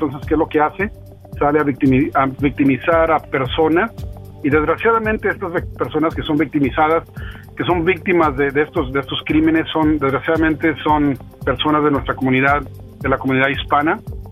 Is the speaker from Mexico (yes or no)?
yes; Ciudad Juárez, Chihuahua, Mexico; also born or lived in El Paso; now in Dallas, United States; Soy de Chihuahua, Chihuahua. Nos emigramos a Ciudad Juárez, de donde nací y crecí hasta que fui a la escuela en El Paso, Texas. Y desgraciadamente nos andamos por acá, por en Dallas.